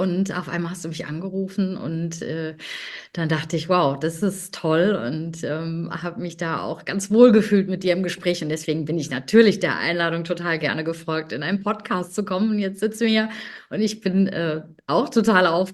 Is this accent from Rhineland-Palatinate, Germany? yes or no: yes; Bingen, Rhineland-Palatinate, Germany; Nein, Rheinhessen, ich komme aus Bingen, das ist in der Nähe von Mainz.